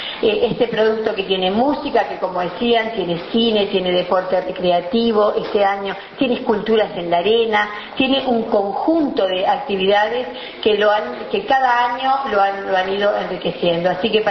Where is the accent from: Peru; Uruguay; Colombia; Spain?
Uruguay; lo que somos los uruguayos